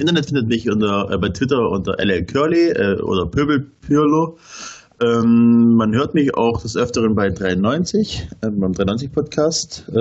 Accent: Schlandorf, Baden-Württemberg, Germany; bin halt auch gebürtiger Schwabe, in Schlandorf groß geworden.

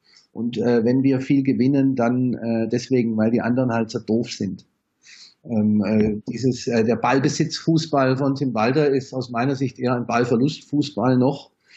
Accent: Stuttgart, Baden-Württemberg, Germany; born there; now in Heidelberg, Germany; Ich bin wohnhaft in Heidelberg, geboren in Stuttgart

